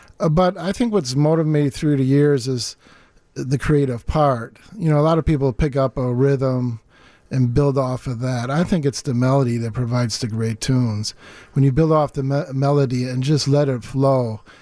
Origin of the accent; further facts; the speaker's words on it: Chicago, Illinois, United States; when we grew up here in Chicago, we listened